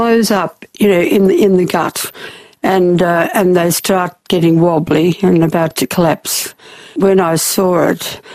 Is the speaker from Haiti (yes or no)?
no; Wollongong, New South Wales, Australia; also born or lived in Melbourne; I grew up in Wollongong.